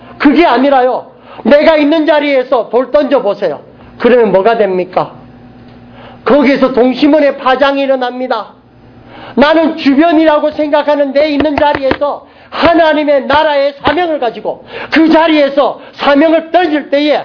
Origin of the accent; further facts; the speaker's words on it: United States; 저도 미국 사람이니까